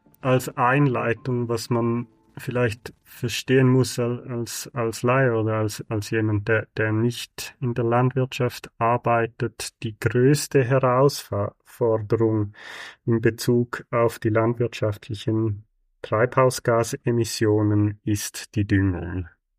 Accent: Switzerland; Was man sich als Schweizer eigentlich gewöhnt sein sollte, aber ich bin jetzt doch schon eine Zeit lang in Asien und Afrika

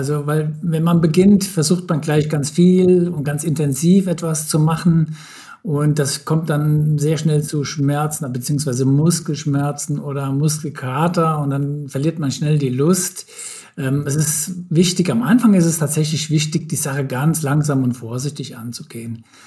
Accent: Bad Nauheim, Hesse, Germany; Ich bin in Bad Nauheim groß geworden, das ist zwischen Frankfurt und Gießen. Bad Nauheim ist bekannt für Eishockey, jeder spielt dort Eishockey.

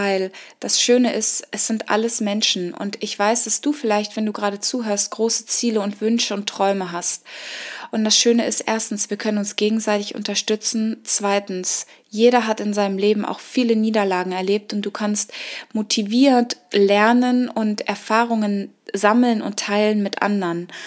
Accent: Kenya; also born or lived in United States; Ich bin in Afrika geboren und aufgewachsen und nicht in Südafrika, wie die meisten annehmen, sondern in Kenia geboren. Hab eine ganz bewegte Kindheit mit dem Bürgerkrieg, bin geflohen, war 12 Jahre auf dem amerikanischen Internat, spreche fließend Englisch

